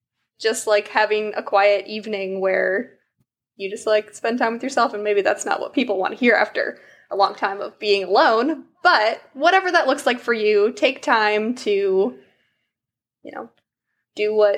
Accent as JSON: {"language": "English", "region": "Vermont", "country": "United States", "said": "I'm from Vermont. It's not the Midwest. And so I'm hoping to move, you know, coastal again."}